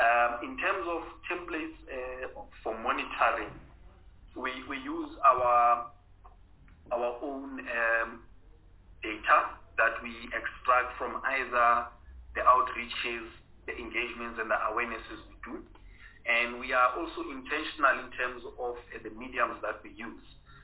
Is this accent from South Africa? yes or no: yes; South Africa; And this one only made sense to ourselves simply because we are South African and, of course, we need to be proud and show some patriotism.